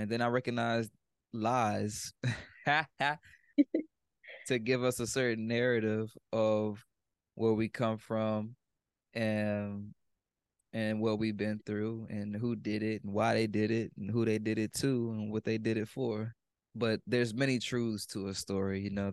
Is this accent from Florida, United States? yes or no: no; Houston, Texas, United States; I am from Southwest Eightleaf, Texas, also known as Southwest Houston, Texas, but we call it the SWAT.